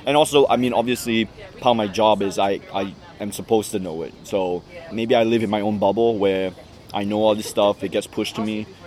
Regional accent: Malaysia; then my nationality is Malaysian. So it's just like being Chinese-American, but instead of American, I'm from Malaysia.

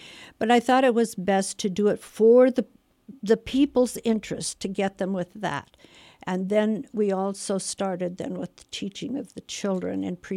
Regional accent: Colorado, United States; moved away as an adult; also born or lived in Virginia; I was born and raised in Colorado and migrated east later in life and did the most of my career in the Virginia area

